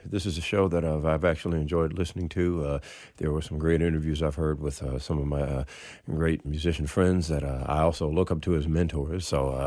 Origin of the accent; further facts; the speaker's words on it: New Orleans, Louisiana, United States; But, you know, we're from New Orleans. We know better.